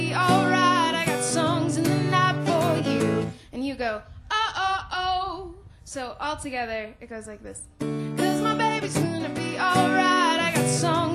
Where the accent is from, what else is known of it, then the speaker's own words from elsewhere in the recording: Shawnee, Oklahoma, United States; I'm from Shawnee, Oklahoma.